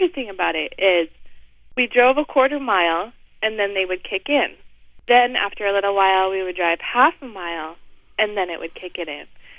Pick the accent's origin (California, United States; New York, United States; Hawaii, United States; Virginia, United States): Hawaii, United States; Hilo; I'm from Hilo, Hawaii.